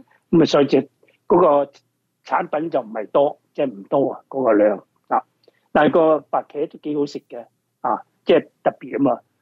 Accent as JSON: {"language": "Cantonese", "country": "China", "said": "咁我哋中国人咧，多数咧就系做咩啊？可以炒啦，可以即系蒸啦、煮啦"}